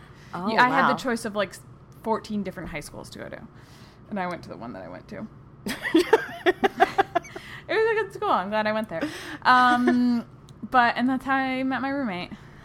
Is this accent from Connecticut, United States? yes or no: yes; Norwich, Connecticut, United States; I'm from near the casinos. It's Norwich, near Connecticut.